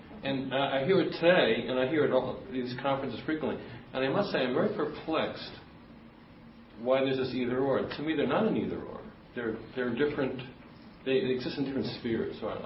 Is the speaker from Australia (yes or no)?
no; Brooklyn, New York, United States; from Brooklyn